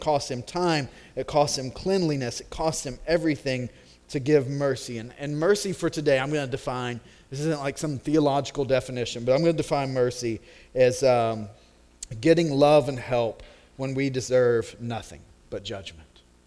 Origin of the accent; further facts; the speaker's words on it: the South, United States; Growing up in the South, before you had projectors and little DVD videos, we had this cutting-edge technology called felt boards.